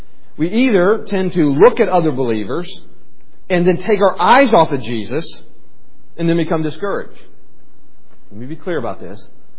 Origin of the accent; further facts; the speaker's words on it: Cleveland, Ohio, United States; We're from Cleveland. He's kind of sticks in your mouth to say, Pittsburgh.